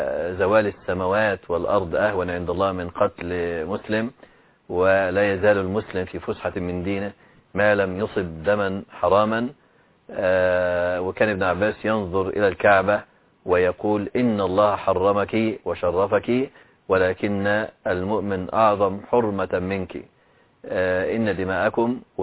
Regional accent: Egypt; كما كان الذين يشجعون الطواغيت عندنا في مصر

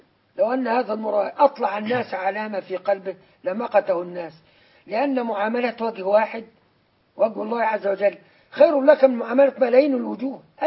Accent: Upper Egypt, Egypt; احنا وانا صعيدي

